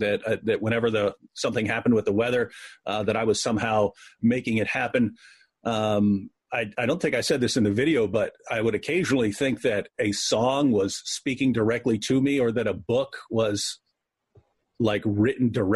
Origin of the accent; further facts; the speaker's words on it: West Virginia, United States; Grew up in a West Virginia trailer park. grew up in West Virginia, which, you know, it's not all bad. You live in a trailer park, so it's like hillbilly heaven.